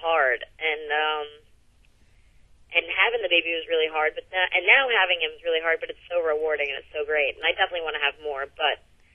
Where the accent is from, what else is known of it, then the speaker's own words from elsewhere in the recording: New York, United States; I grew up in New York, and I'm used to doing leave me alone, I can do it myself.